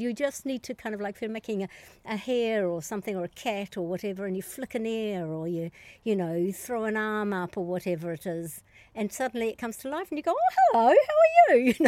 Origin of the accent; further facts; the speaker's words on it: New Zealand; Well, I'm a New Zealander.